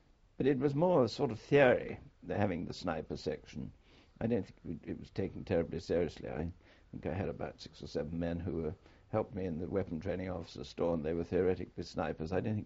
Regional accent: England, United Kingdom; Although I had no idea about the being an Englishman, I hadn't really understood the significance of it

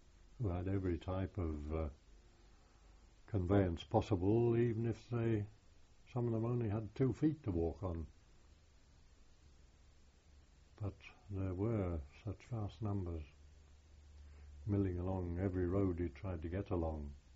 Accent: United Kingdom; generally we got on very well with the locals. Being British, of course.

